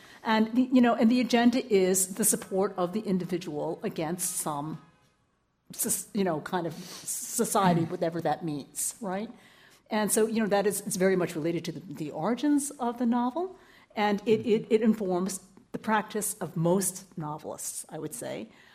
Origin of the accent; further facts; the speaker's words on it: Yonkers, New York, United States; born there; And don't get me wrong, I was born here. You know, I was born in Yonkers, New York. So it's not like, you know, I was not raised in China.